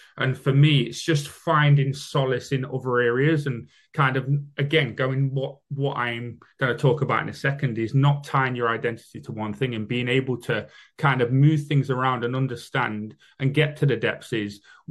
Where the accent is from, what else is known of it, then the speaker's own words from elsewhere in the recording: United Kingdom; I'm British, so we have a night out on the lash